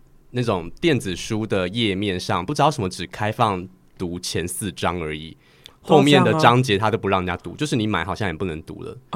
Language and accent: Chinese; Taiwan; 是我觉得它很贴近我们台湾人的日常生活